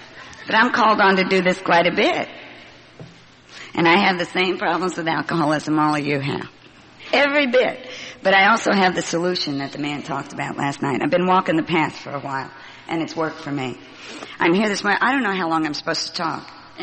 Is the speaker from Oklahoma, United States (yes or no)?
yes; Oklahoma, United States; also born or lived in Georgia; I was born in Georgia and raised in Oklahoma. Now I believe that being from the South is a whole nother disease. It's taken me a lot longer to get over being Southern than it has my alcoholism